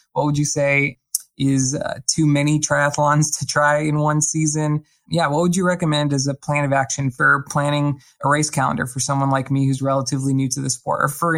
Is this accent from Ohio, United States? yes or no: no; Virginia, United States; I'm from Central Virginia, and I'm a huge fan of the vlog and the podcast.